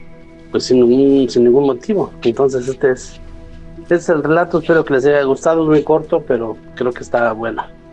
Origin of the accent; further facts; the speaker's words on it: Mexico City, Mexico; Yo soy de Ciudad de México.